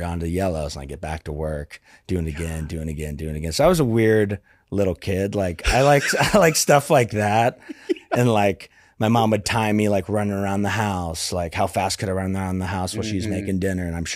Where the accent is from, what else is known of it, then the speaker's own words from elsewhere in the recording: Kansas City, United States; strength coach at the University of Kansas where I just happened to go. It's like 40 minutes from where I grew up in Kansas City.